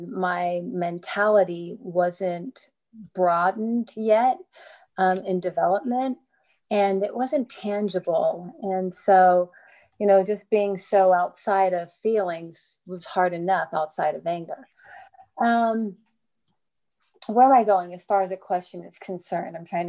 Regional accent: United States; because as a Filipino American, there's just

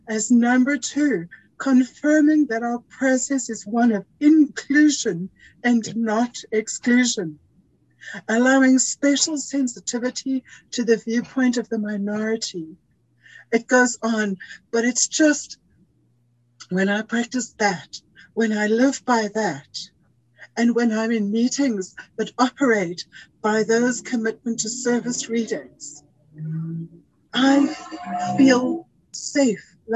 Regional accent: South Africa; from South Africa.

